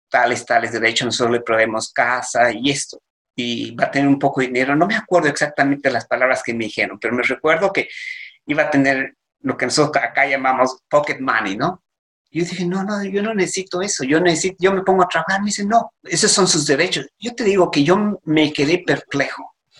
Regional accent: Guatemala; moved away; also born or lived in Mexico / Honduras; no tuve otra alternativa más que salir de Guatemala hacia México a principios de enero, justo el 6 de enero, el Día de Reyes, llegué a la Ciudad de México del 83 y ahí fue mi comienzo de mi vida fuera de Guatemala.

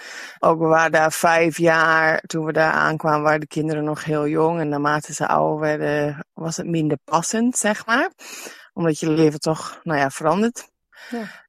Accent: Netherlands; ik kom dus uit Nederland en mijn partner komt uit Ierland.

